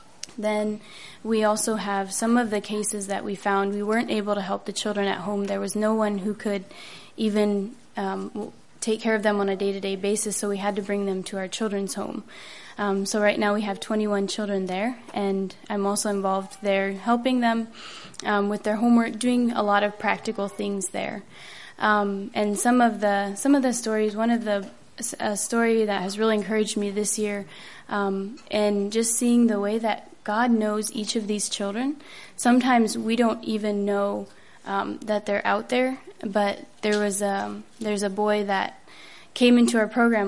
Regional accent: United States; I'm from Holmes County.

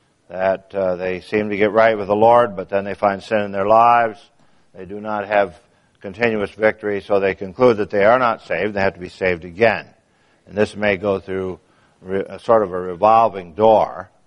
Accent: New York, United States; But I was raised in the Finger Lakes area of the state of New York, up in central New York, and I was raised very near one of those lakes.

